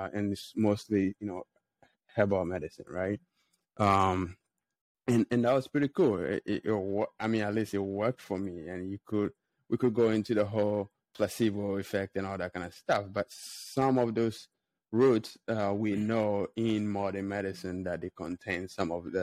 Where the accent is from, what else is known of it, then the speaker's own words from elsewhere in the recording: Ghana; I grew up in Ghana and in a small village.